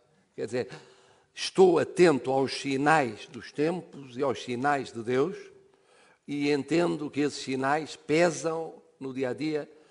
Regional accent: Portugal; quando me perguntam o que é, eu digo, católico. Só depois de católica é que sou português

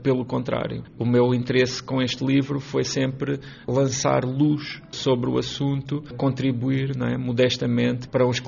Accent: Portugal; enquanto português e enquanto, não é, alguém que também está muito marcado por esta história

